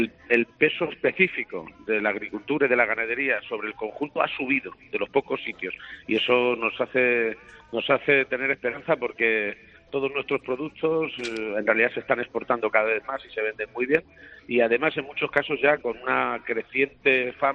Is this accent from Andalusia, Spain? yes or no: no; Castilla-La Mancha, Spain; es de paso algo muy parecido a Castilla-La Mancha, mi tierra es una gran despensa, es una despensa para España extraordinaria.